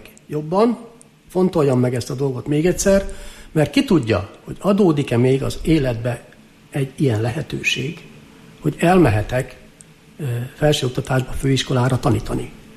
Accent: Vámosatya, Szabolcs-Szatmár-Bereg, Hungary; Én református családba születtem, a Szatmár-Beregi Síkságon található Vámos atya nevű falucskában, ami nekem a imago mundi, úgy szólván, vagyis a lét központja, a létezés központja, egy abszolút viszonyítási pont. Ott nevelkedtem

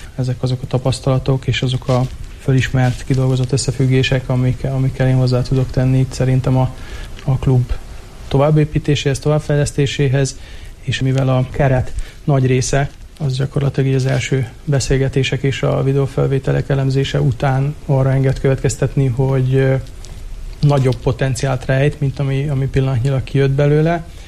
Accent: Vojvodina, Serbia; itt alapvetően délvidéki származású vagyok, tehát Szerbiából jöttem, úgy szoktam magamat definiálni, hogy egy ilyen kultúrbalkán stílust tartok, érzek a magaménak, mert ugyan egy tőzsgyökeres magyar családból, tiszta magyar családból származom

